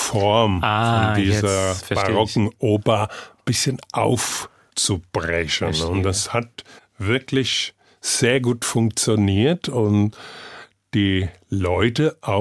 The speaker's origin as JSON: {"language": "German", "town": "Burgholzhausen", "region": "Hesse", "country": "Germany", "tie": "born or raised there", "accent": "Wetterau dialect", "said": "Heute spricht leider in Burgholzhausen, wo ich groß geworden bin, soweit ich weiß, keiner mehr die Originalmundart."}